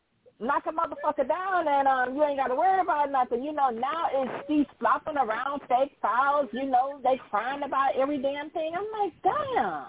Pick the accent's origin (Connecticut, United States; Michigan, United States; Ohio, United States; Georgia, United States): Michigan, United States; Detroit; I'm from Detroit, so you know the Pistons were known as the bad boys for a reason.